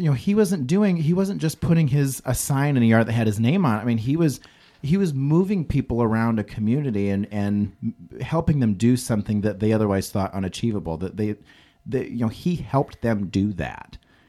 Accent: Illinois, United States; So I'm actually from Western Illinois. So in the Quad City area, okay. It's two cities in Iowa, two cities in Illinois. I'm from the Illinois side of the river. I've never actually lived in Iowa.

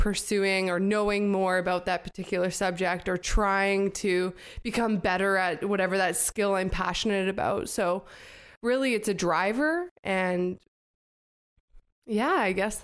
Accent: Kelowna, British Columbia, Canada; So I grew up in Kelowna, and I was a dual sport athlete.

